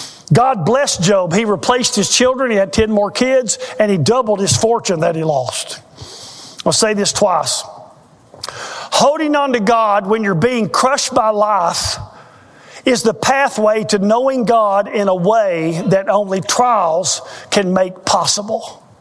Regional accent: Inskip, Tennessee, United States; I was born at St. Mary's Hospital. I grew up in Inskip.

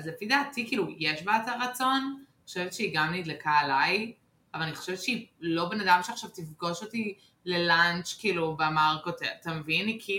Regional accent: New York, United States; now in Israel; בגלל שאני גדלתי בניו יורק והיא גדלה בניו יורק

